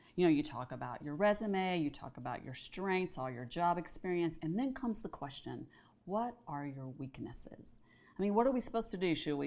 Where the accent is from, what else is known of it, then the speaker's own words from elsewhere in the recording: Texas, United States; We grew up in Texas. It was kind of like you just buck up and do it.